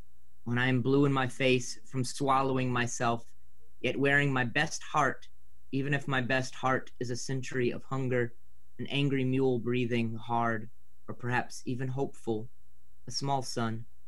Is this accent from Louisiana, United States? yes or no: yes; New Orleans, Louisiana, United States; now in Portland, United States; I'm from New Orleans, and I've been in Portland now. I first moved here in 2004 and left for a little bit, but then came back.